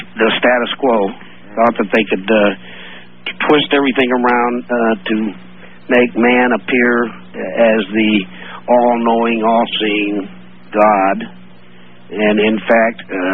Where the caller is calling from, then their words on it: Atoka, Oklahoma, United States; Yes, sir. I'm calling from Atoka, Oklahoma.